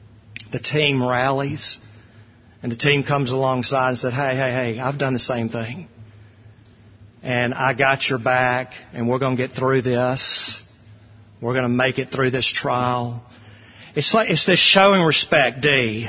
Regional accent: Jackson, United States; We have some out-of-town guests, friends that I grew up with in Jackson

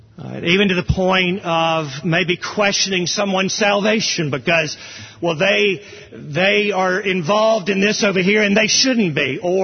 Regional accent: Jackson, Mississippi, United States; we had some friends that I grew up with in Jackson.

